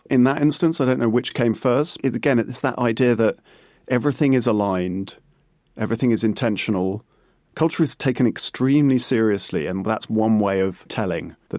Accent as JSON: {"language": "English", "country": "United Kingdom", "said": "I mean, I'm British, so I don't have emotional reactions, as you know."}